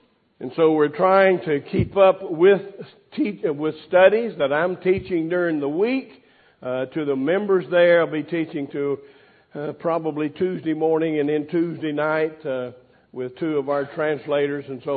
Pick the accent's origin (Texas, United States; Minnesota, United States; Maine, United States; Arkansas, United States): Arkansas, United States; I was raised in Arkansas. I was a rice farmer, believe it or not. My dad was a rice farmer before me